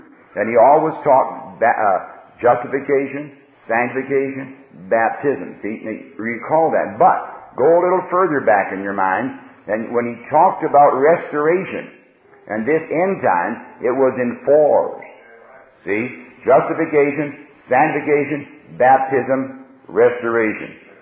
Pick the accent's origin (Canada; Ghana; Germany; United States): Canada; born there; I was a Presbyterian as a boy. I'm a Canadian by birth.